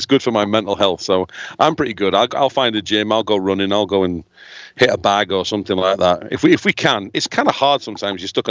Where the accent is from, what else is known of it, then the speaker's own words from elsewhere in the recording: United Kingdom; now in United States; We're British. We don't get anything fun like that.